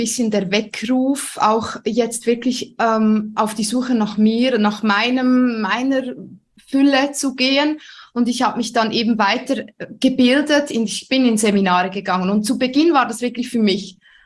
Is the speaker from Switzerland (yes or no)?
yes; Central Switzerland, Switzerland; Ich wohne in der Schweiz, das hört man auch. Ich bin Schweizerin. Ich wohne in der schönen Zentralschweiz.